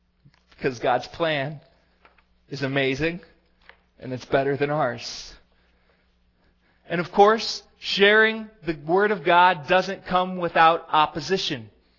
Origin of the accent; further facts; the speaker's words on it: Michigan, United States; The pastor of my home church that I grew up in Michigan